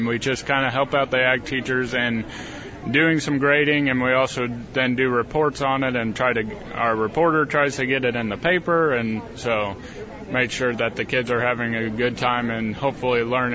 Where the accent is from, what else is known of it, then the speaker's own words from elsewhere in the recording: Palmyra, Illinois, United States; Yeah, I've grown up in Palmyra, Illinois, pretty well my whole life.